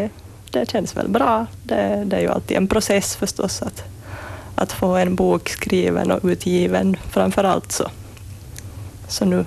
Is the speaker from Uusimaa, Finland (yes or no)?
no; Kalvholmen, Ostrobothnia, Finland; Ja, jag kommer från Kalvholmen ursprungligen.